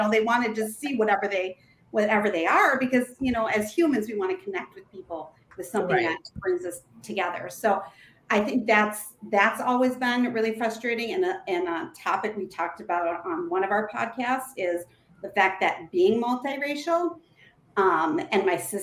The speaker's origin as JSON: {"language": "English", "country": "United States", "said": "And yeah, from the U.S."}